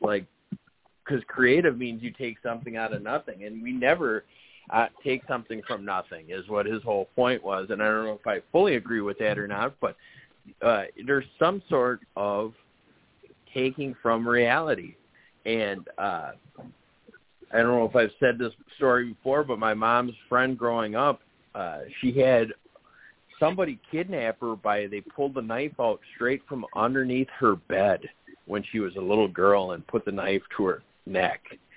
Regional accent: Weaverham, North West England, United Kingdom; the area where I live is called Weaverham, which means the village on a river.

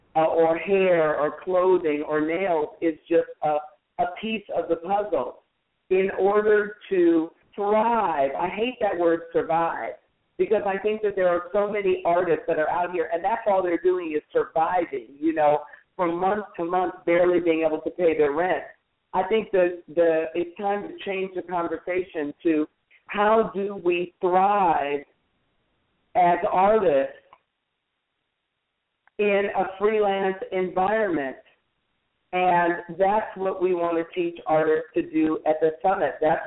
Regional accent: Tacoma, Washington, United States; I've been running around seeing my family and my friends because I'm from Tacoma, Washington.

